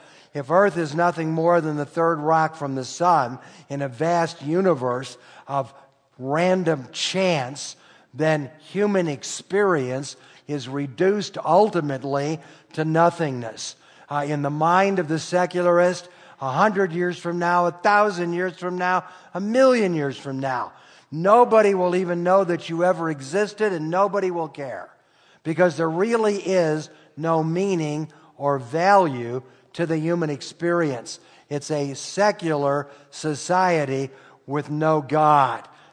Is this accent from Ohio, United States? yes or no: no; Detroit, Michigan, United States; I grew up in Detroit. Now, the nice thing about Detroit is people know they're lost.